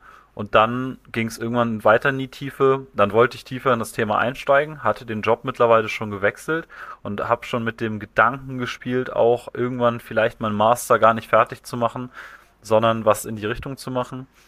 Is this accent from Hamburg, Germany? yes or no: yes; Hamburg, Germany; born there; ich komme aus Hamburg gebürtig, also noch so, sag ich mal, die Basics zum Vorstellen. Ich komme aus Hamburg gebürtig, lebe jetzt auch wieder in Hamburg die meiste Zeit des Jahres